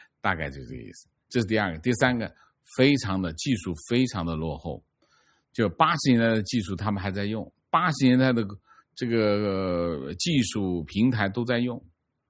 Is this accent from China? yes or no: no; Taiwan; 请习近平尊重我们台湾人民自己的选择。